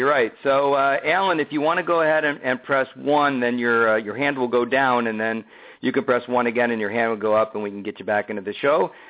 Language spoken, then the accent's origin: English; Chicago, Illinois, United States; I'm a Blackhawks fan because I'm from Chicago.